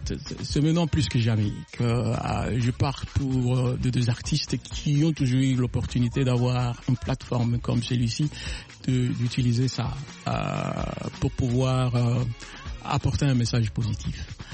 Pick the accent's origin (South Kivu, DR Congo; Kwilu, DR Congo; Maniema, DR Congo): South Kivu, DR Congo; Bukavu; born there; je suis originaire du Congo, à l'Est, Bukavu. C'est là que j'étais né, en fait.